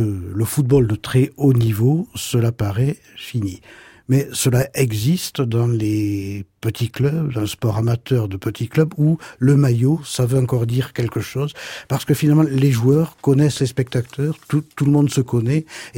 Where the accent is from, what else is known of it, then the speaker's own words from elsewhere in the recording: Toulouse, Occitanie, France; puisque je suis toulousain